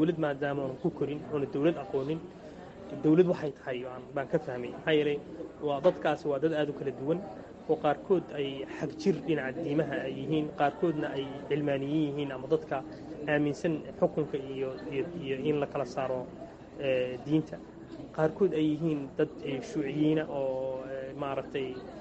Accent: Bosaso, Bari, Somalia; moved away as an adult; 2003 ayaan ka dhoofay magaalada Boosaaso anoo u socdaa deeq waxbarasho oo ka helay jaamacadda Afrika caalamiga ah ee ku taala magaalada Khartuum.

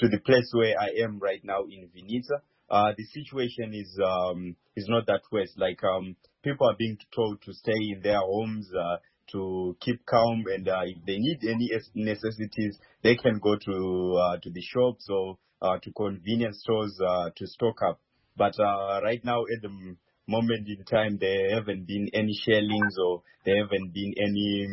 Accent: Kwekwe, Midlands, Zimbabwe; now in Ukraine; I'm originally from Zimbabwe, and I come from Kwekwe, that is the Midlands.

